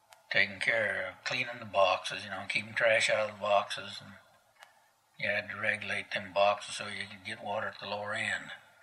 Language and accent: English; Fruitland Mesa, Colorado, United States; also born or lived in Paonia; And they came to Peonia, and I was born in Peonia. And we lived there until I was 8 years old, and then I moved to Fruitland Macy.